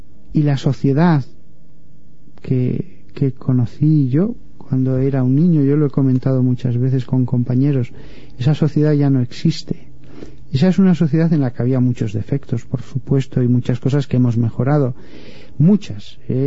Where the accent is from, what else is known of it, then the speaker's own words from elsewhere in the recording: Barbastro, Aragon, Spain; Yo recuerdo en Barbastro, de donde yo soy, y en los pueblos de alrededor